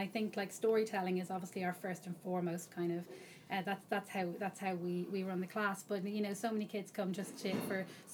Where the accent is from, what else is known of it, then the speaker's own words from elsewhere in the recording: Dublin, Leinster, Ireland; now in United Kingdom; I'm from Dublin. I hail from Dublin, and I've been living in the UK now for about 9 years. So my accent dwindles a little bit, but every so often I talk to my dad and it comes back.